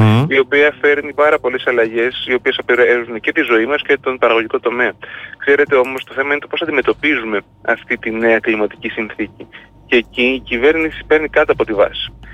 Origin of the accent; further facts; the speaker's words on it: Lasithi, Crete, Greece; στον τόπο μου, στο Λασκίδι